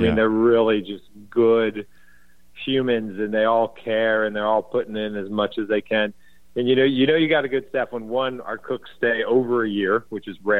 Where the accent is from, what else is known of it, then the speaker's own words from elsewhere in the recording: Milwaukee, Wisconsin, United States; also born or lived in Chicago; I'm a Midwesterner. So I lived in, you know, I grew up in Milwaukee and I lived in Chicago for a long time.